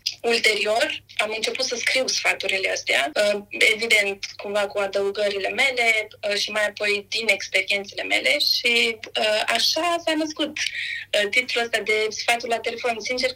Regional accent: Bacău, Bacău County, Romania; moved away as an adult; now in Iași, Romania; Sunt deloc din Bacău, însă de peste 10 ani m-am mutat în Iași. Am venit să studiez dreptul aici și am sfârșit prin a mă căsători cu

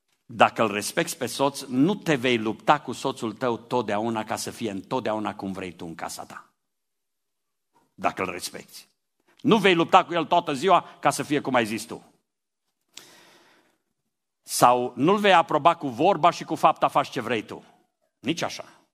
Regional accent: Transylvania, Romania; Să știți că și eu sunt ardelean. Eu vin și respir aer bun aici când vin la Cluj. Sunt ardelean

